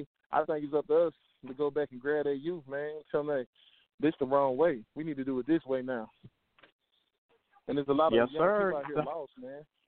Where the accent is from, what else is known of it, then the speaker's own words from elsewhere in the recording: the South, United States; growing up in the South, you always told, hey, man, you better go get a job.